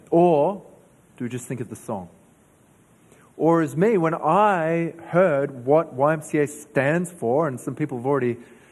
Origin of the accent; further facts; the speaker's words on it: New South Wales, Australia; now in Adelaide, Australia; I grew up in New South Wales